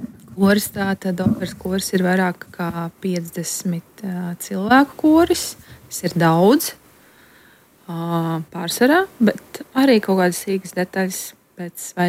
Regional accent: Riga, Latvia; Es esmu no Rīgas, esmu rīdziniec

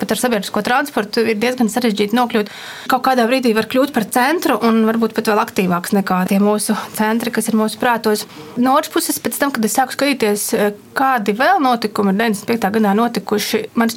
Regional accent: Cēsis, Vidzeme, Latvia; Es pati nāku no Cēsīm

